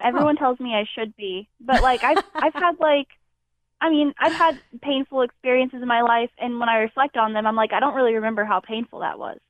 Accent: Indiana, United States; I'm from Indiana, so like I'm close to hospitals

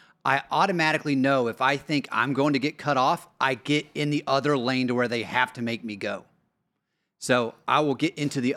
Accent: Lenoir City, Tennessee, United States; So where I grew up in Lenoir City, we lived across the dam

